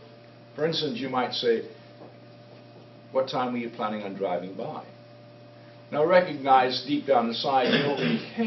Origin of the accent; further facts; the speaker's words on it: England, United Kingdom; when I was a kid growing up in England, at the age of 15, my favorite school teacher was Mr. Dorney, the English teacher.